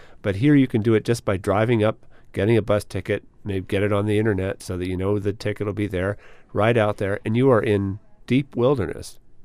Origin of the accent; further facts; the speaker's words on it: Alaska, United States; And I grew up in Alaska, and I didn't realize just how amazing this opportunity was until I'd been to many other parks